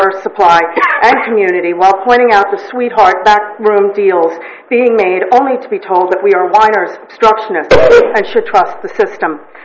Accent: Los Osos, California, United States; from Los Osos.

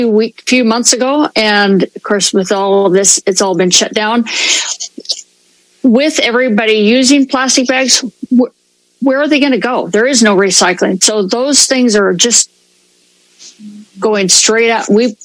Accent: San Luis Obispo, California, United States; I'm actually from San Luis Obispo.

